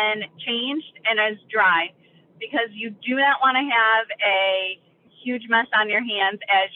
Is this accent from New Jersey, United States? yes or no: no; New York, United States; I'm from New York.